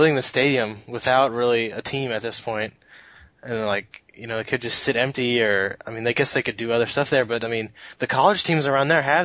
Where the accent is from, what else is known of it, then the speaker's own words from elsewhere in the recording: Maryland, United States; So, if you've never listened before, I'm from Maryland. I'm a Ravens fan